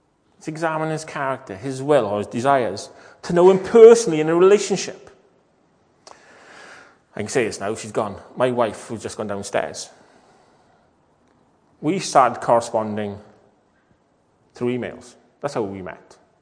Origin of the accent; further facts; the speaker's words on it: Wales, United Kingdom; I'm Welsh, she's Irish, so we met in England.